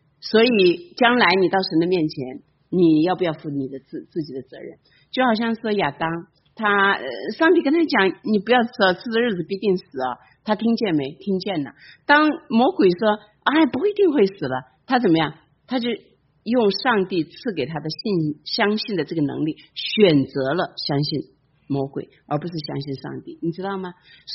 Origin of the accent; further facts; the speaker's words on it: China; now in United States; 我们从中国来美国怎么来的？坐飞机